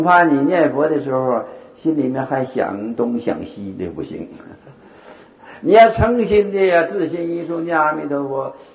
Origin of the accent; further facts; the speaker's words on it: China; 就是契合我们中国人的胃口